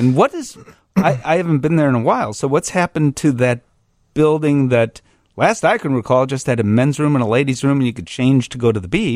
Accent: Chicago, Illinois, United States; At that point in time, I'm a Chicagoan. I know this, and I happen to live along the lakefront

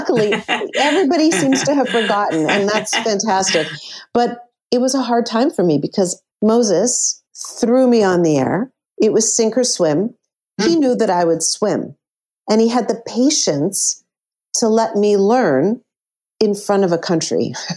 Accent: Hudson, Quebec, Canada; also born or lived in Montreal; I was born in Montreal and moved to Hudson. Went to high school there.

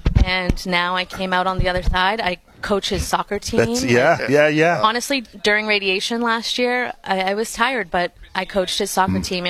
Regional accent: Massachusetts, United States; I'm from the South Shore

